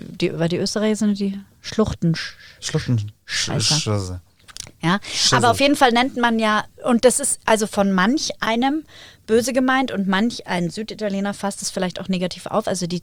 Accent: Germany; also born or lived in Northern Italy; eigentlich bin ich Deutsche, aber ich habe halt in Norditalien gelebt und da auch viel gearbeitet und habe aber hauptsächlich, also da viel mit Süditalienern, die italienische Sprache gelernt

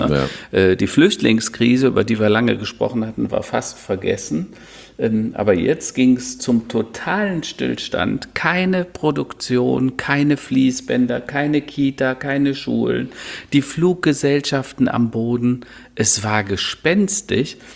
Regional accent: Hennef, North Rhine-Westphalia, Germany; In Hennef, meine alte Heimat, da bin ich mal geboren oder in der Nähe von Hennef, ne?

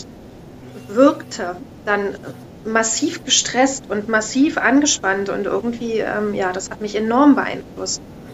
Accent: Tangermünde, Saxony-Anhalt, Germany; also ich bin in Tangermünde groß geworden und wir haben so eine Stephanskirche mit einem Wahnsinnskirchturm

